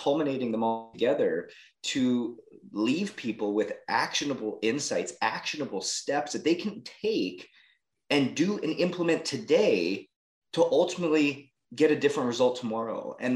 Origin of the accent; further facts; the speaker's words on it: Canada; I was a hockey player, born and raised in Canada.